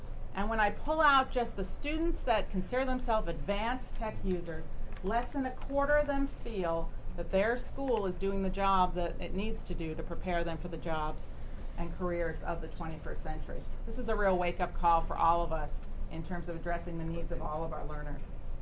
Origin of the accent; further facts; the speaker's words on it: California, United States; But let's look, because I'm from California, so we like to look at the fault lines.